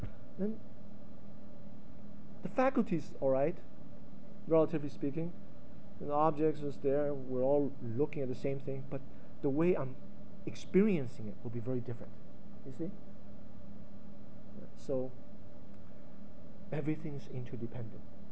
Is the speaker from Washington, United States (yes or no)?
no; New Jersey, United States; Me growing up in New Jersey, New York area will have a certain type of experience.